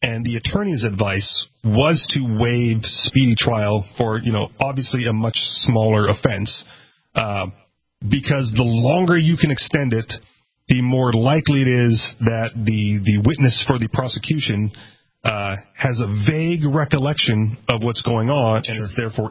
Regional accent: Hawaii, United States; Again, I grew up in Hawaii, and I don't know what it was specifically, but I know Hawaii had like

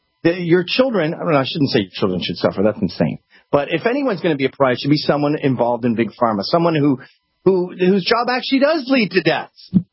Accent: Canada; In my home country of Canada, they just took down a Sir John A. Macdonald statue.

